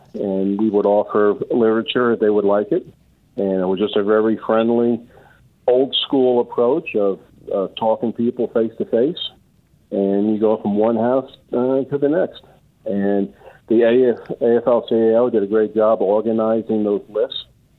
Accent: New Jersey, United States; you're talking about my home state of New Jersey

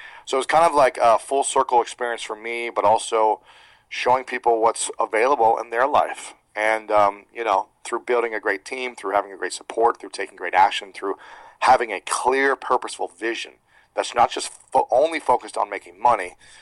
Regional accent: Delaware, Ohio, United States; One, it's my hometown. I grew up in Delaware, Ohio, so about 30 miles north is where I grew up. But I lived in Columbus for many years.

